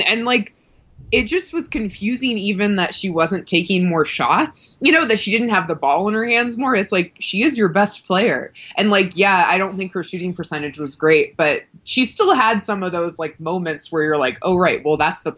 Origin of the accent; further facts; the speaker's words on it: Seattle, Washington, United States; I grew up in Seattle.